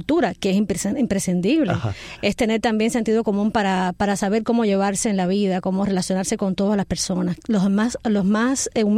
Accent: Havana, Cuba; en La Habana nací, viví mucho tiempo en La Habana y mi familia toda está en La Habana en este momento.

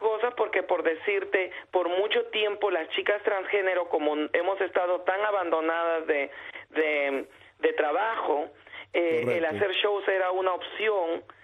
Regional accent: Peru; now in United States; para decirte, en mi país, en Perú, yo nací pensando que yo era travesti

